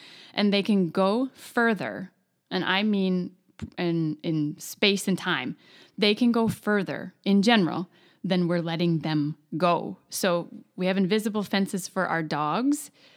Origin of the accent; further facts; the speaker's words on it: Plymouth, Minnesota, United States; I was growing up in Plymouth in a cul-de-sac where I was allowed to go out and ride my bike all day long